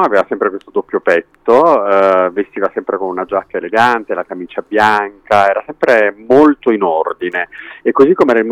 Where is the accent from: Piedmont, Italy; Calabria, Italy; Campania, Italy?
Campania, Italy; Naples; Io sono napoletano, quindi voglio dire, una madre molto dedita alla famiglia